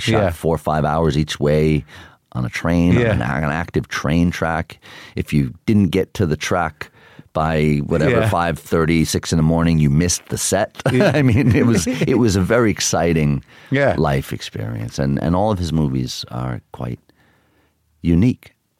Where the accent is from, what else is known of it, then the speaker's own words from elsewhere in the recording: Queens, New York, United States; I think growing up in Queens, it was very important to me not to change in the wrong ways.